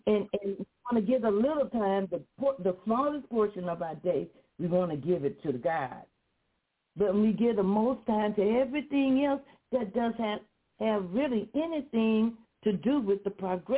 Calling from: Flint, Michigan, United States; calling from Flint, Michigan.

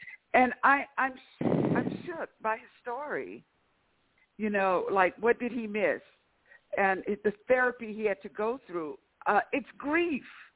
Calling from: Lafayette, Louisiana, United States; also born or lived in Los Angeles; and I'm calling from Lafayette, Louisiana.

